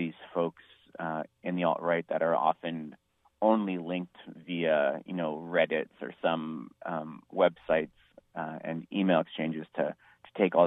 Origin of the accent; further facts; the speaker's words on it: Cupertino, California, United States; I'm from Cupertino in San Jose, which is where Nathan's from. I went to a school that was pretty diverse.